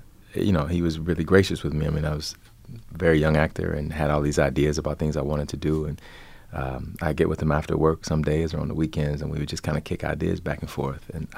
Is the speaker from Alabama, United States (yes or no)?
yes; Alabama, United States; so I grew up in Alabama, and the preacher of one of the churches that I grew up going to played in the Negro Leagues, Negro Baseball Leagues.